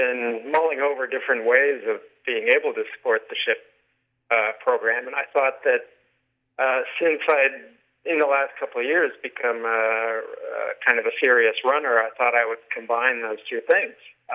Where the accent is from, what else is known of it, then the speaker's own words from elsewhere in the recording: British Columbia, Canada; moved away as an adult; now in New York, United States; Well, I'm from the West Coast originally. That's where I grew up, spent the first 20 years of my life, more or less. And then I got a job here in New York back in 2000, and I've been here ever since.